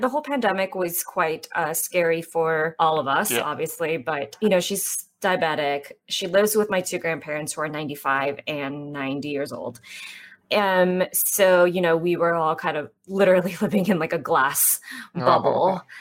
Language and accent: English; Torrance, California, United States; It was great. I mean, I have no complaints. Torrance is a suburb outside of LA, but happens to be very diverse.